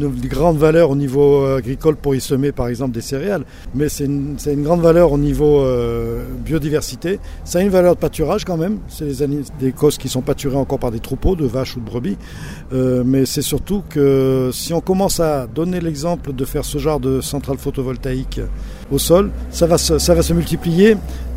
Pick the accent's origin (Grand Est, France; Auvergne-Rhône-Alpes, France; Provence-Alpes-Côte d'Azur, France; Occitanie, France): Occitanie, France; moi je viens du Larzac